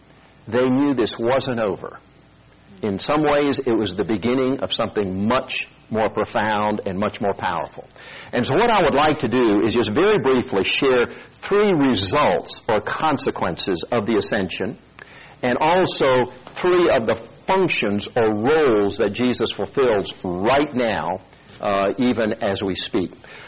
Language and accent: English; South Korea; Growing up in Korea as a youngster, my dad was a medical doctor.